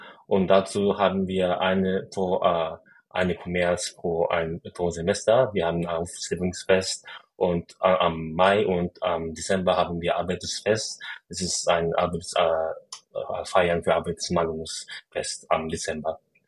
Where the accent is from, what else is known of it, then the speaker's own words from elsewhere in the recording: Japan; German is a second language; es gibt viele Gelegenheit, dass ich als Japaner so ein bisschen zurückhalten nehmen muss